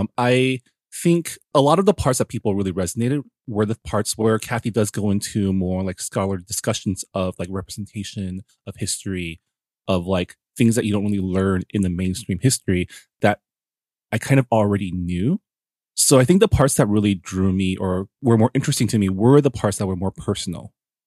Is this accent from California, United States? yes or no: yes; California, United States; I grew up in the San Gabriel Valley. Growing up, my high school was always at least 40 to 60% Asian.